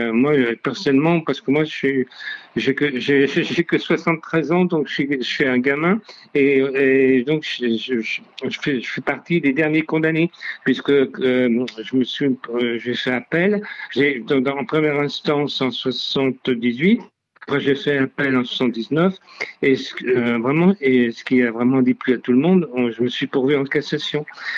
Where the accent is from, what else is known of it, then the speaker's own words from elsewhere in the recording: Lyon, Auvergne-Rhône-Alpes, France; je suis lyonnais, je vous parle de Lyon. Et à Lyon, j'ai été raflé je ne sais pas combien de fois.